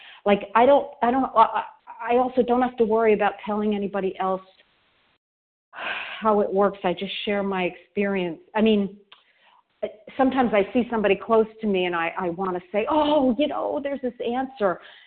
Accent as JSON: {"language": "English", "town": "New York City", "region": "New York", "country": "United States", "said": "from New York City."}